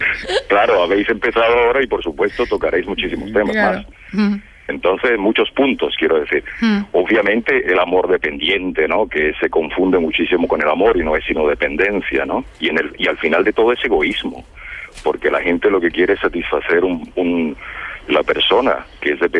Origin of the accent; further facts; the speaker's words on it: Italy; Spanish is a second language; Yo soy italiano.